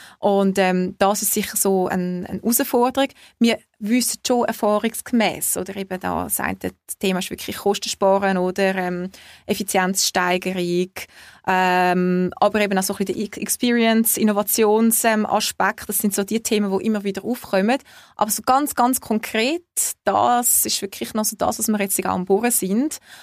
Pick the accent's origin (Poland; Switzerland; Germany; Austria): Switzerland; als Schweizer